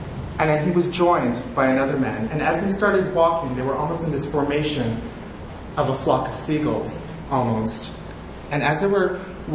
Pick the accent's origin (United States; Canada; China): Canada; Alberta; born, bred, and raised on the Blood Reserve, going to school.